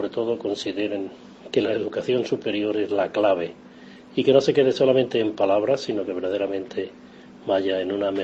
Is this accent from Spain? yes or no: yes; Córdoba, Andalusia, Spain; Nací en Córdoba, en el barrio del Marrubial. Mi barrio de infancia fue el Marrubial, pero muy pronto fue la Victoria, en la Avenida de la República Argentina, frente a la Pérgola.